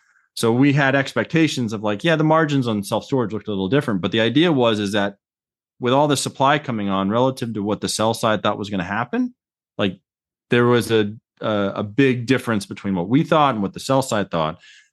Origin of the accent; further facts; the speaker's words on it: Colorado, United States; moved away as an adult; Started, born and raised in Colorado, and moved out to, Newark when I went to college